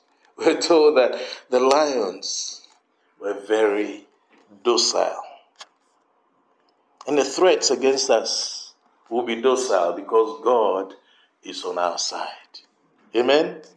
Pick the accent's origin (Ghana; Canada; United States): Ghana; moved away as an adult; now in United Kingdom; Originally, I come from Ghana. Those who do not know, Ghana in West Africa. You know, I've been here for Next year will be 40 years that I've been in the UK.